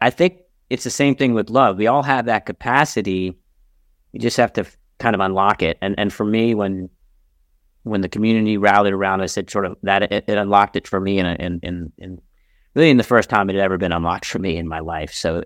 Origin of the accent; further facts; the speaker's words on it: Manhattan, New York, United States; I grew up in Manhattan. I'm a city kid